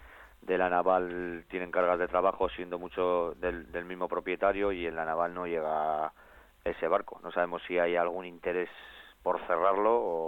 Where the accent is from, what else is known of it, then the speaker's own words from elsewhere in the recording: Sestao, Basque Country, Spain; en mi pueblo, en Sestao